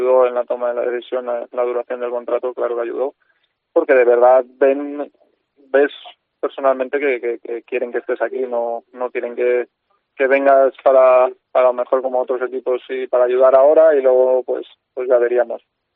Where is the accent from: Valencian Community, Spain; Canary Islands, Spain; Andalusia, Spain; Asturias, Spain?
Valencian Community, Spain; Carcaixent; Nosotros somos de Carcaixent, un pueblo de Valencia, y lo tenemos allí, sí.